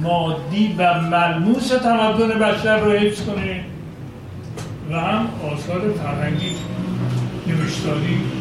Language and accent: Persian; Iran; born there; بنده در خاک ایران دنیا آمدم،